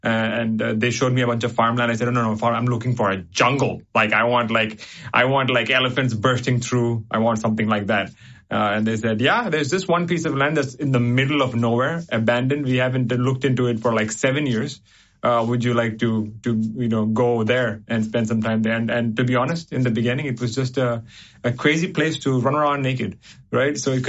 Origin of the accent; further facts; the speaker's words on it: Bangkok, Thailand; also born or lived in Kerala, India; I think it starts off, I was born in Kerala, which is in the southern tip of India. Grew up in Bangkok ever since I was 6 to 8 months old.